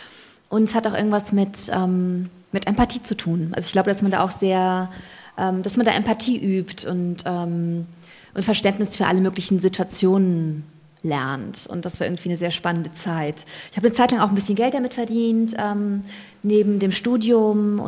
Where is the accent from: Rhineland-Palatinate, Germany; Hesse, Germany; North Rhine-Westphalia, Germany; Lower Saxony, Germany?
North Rhine-Westphalia, Germany; Ich bin in einer Kleinstadt in NRW aufgewachsen von 9 bis zum Abi